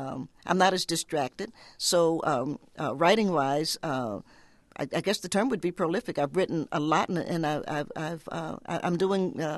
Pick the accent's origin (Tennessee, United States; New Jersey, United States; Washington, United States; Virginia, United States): Tennessee, United States; Knoxville; I was born in Knoxville, Tennessee, knowing Appalachia, and I grew up in Appalachia and loving the mountains.